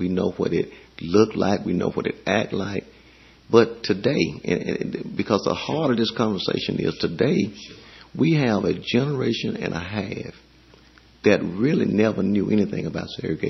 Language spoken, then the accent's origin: English; United States; I was born and reared in the United States. This is the only country where I have held residency.